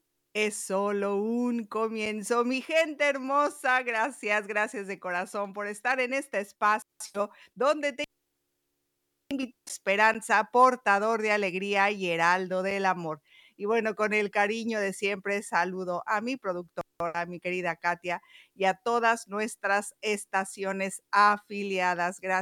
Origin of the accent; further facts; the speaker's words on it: Mexico; incluso yo que soy mexicana, me simbra el corazón